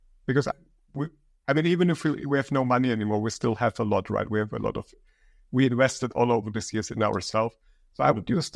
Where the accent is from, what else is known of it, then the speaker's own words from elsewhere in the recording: Germany; English is a second language; I'm from Germany, yes.